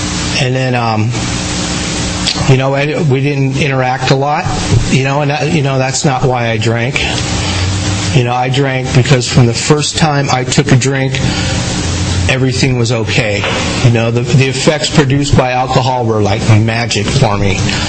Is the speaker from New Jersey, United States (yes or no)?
yes; Jersey City, New Jersey, United States; born there; I was born in Jersey City, New Jersey, and for a while I lived there.